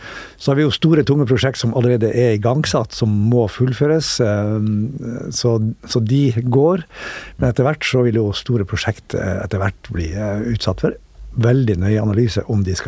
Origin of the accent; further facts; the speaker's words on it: Northern Norway, Norway; Altså, som nordlending så synes jeg at de går glipp av veldig mye, de som aldri har vært i Nord-Norge